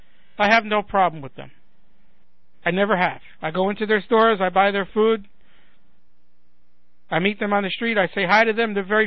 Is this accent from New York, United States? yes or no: yes; Brooklyn, New York, United States; accent: Brooklyn; And I'll say to my Brooklyn accent, 1-877-443-2366.